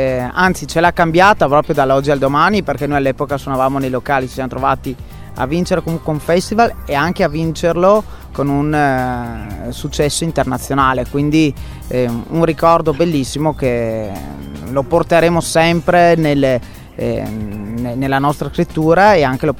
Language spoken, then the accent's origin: Italian; Verona, Veneto, Italy; noi siamo veronesi, siamo veneti